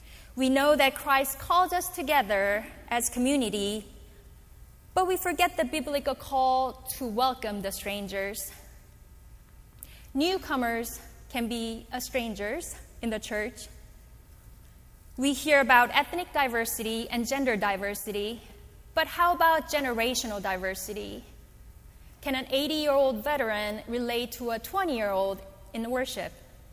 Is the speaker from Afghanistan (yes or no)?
no; Seoul, South Korea; English is a second language; also born or lived in Seattle, United States; now in Johns Creek, United States; I have been living in Johns Creek for 15 years, but I was born and raised in Seoul, Korea, immigrated to the United States, and lived in Seattle, Washington. I was born and raised in a fifth-generation Presbyterian family